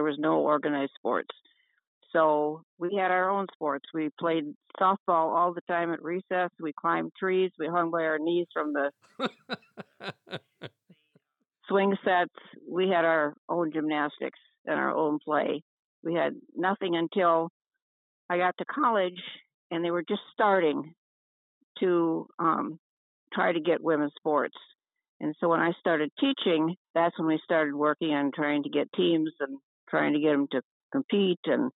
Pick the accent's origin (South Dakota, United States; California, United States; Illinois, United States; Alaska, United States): South Dakota, United States; Sioux Falls; I grew up in Sioux Falls, South Dakota.